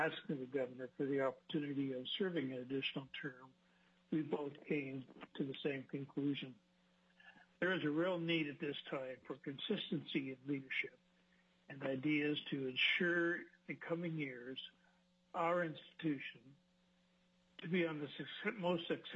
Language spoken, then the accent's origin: English; Juneau, Alaska, United States; I'm from Juneau